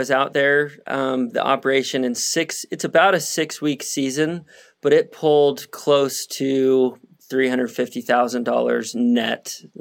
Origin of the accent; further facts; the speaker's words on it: Alaska, United States; I am from Alaska originally, and we have a commercial salmon business out in Bristol Bay, out in the bush.